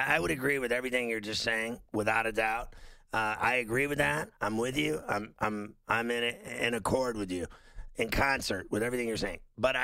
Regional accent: Pittsburgh, Pennsylvania, United States; Now, I grew up in Pittsburgh, and it is exactly what you said it is.

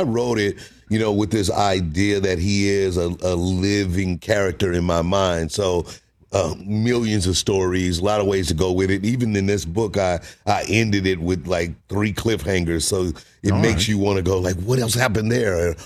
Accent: St. Louis, Missouri, United States; born or raised there

